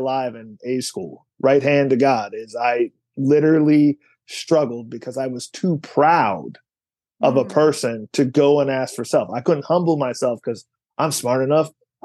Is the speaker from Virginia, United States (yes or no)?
no; Cleveland, Ohio, United States; I grew up in Cleveland, so the education system wasn't that good back in the 90s either.